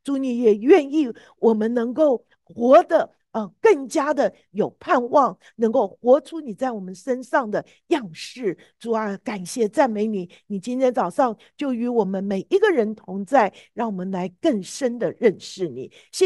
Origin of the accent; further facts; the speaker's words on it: China; 因为我觉得我们中国人呐，讲到梅花，好像是一个中国人的代表